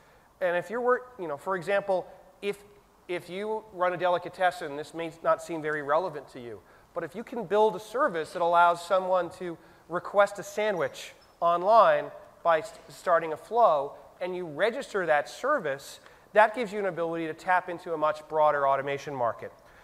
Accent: Boston, Massachusetts, United States; a company that recently moved to my hometown in Boston, Massachusetts.

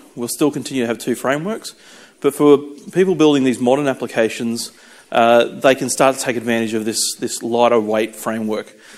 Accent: Australia; now in Redmond, United States; I'm a program manager on the VSTS team. I'm Australian, but I live in Redmond.

